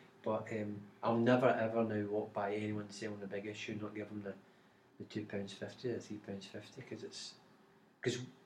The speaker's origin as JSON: {"language": "English", "region": "Scotland", "country": "United Kingdom", "tie": "born or raised there", "said": "I mean, Scotland's, I've grown up, I'm Scottish. Mm-hmm. Part of me is Scottish, part of me is Irish, but I class myself as a UK citizen."}